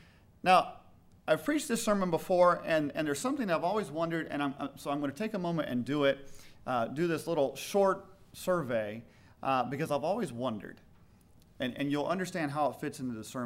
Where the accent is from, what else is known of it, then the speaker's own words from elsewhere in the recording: the South, United States; I grew up in the South, and hey man, this is how you can speak in the South.